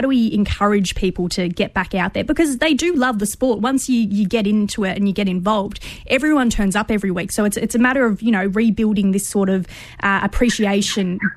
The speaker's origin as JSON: {"language": "English", "town": "Melbourne", "region": "Victoria", "country": "Australia", "tie": "born or raised there", "said": "Growing up in Melbourne, I did have some friends that played in baseball leagues"}